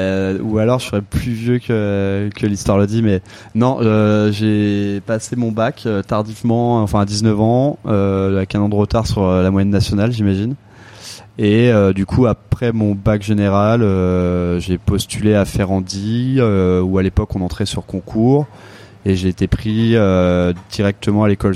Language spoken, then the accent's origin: French; Avon, Île-de-France, France; J'ai grandi en Seine-et-Marne, à Avon, donc dans le sud de la Seine-et-Marne, dans la forêt de Fontainebleau, dans une petite ville.